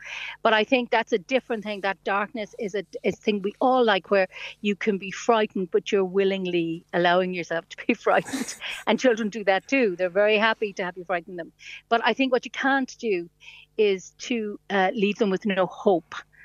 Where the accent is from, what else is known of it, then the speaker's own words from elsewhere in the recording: Ireland; days like today, I'm so happy I'm Irish, because I think we have a great respect for storytelling and literature.